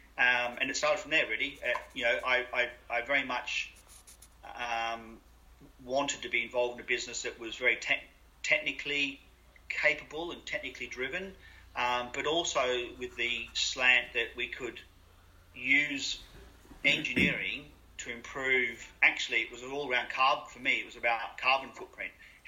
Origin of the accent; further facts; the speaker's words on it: Australia; moved away as an adult; now in United Kingdom; I started as a young engineer with Toyota in Australia, my home country. I moved to the UK in 1988 originally.